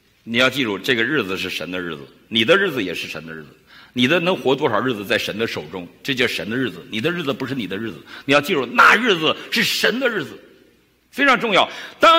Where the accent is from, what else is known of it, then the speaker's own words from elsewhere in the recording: China; 我们中国人最喜欢用软弱这个词